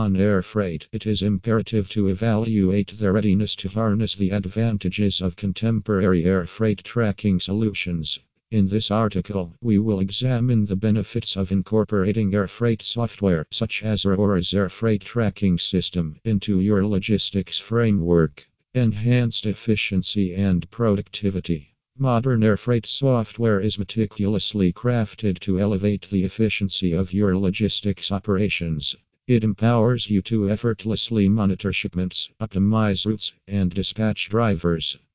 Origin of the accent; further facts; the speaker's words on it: Pennsylvania, United States; from Pennsylvania and USA.